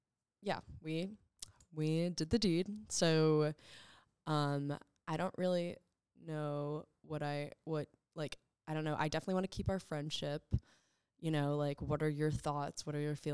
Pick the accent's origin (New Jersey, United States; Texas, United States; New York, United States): New Jersey, United States; Well, I'm from New Jersey and, like, my town, especially, Rainbow Sidewalks.